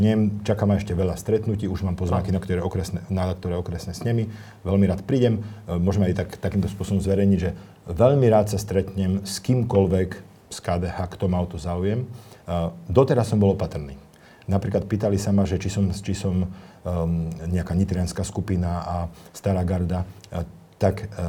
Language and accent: Slovak; Bratislava, Bratislava Region, Slovakia; ja pochádzam z Bratislavy, študoval som v Prešove